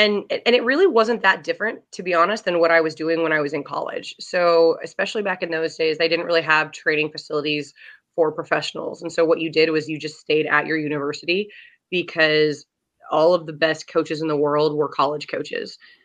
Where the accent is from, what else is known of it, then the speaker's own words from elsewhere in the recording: Alabama, United States; So I actually didn't want to go to Auburn in the beginning, just because I'm from Alabama.